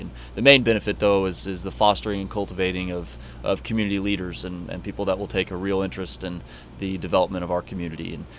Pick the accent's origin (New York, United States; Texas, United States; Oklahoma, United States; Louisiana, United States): Oklahoma, United States; Bartlesville; I was one of the few that were born and raised in Bartlesville